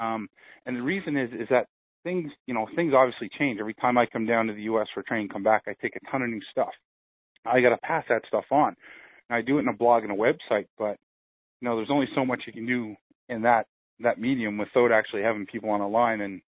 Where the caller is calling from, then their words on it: Canada; Hey, so I'm actually calling from Canada.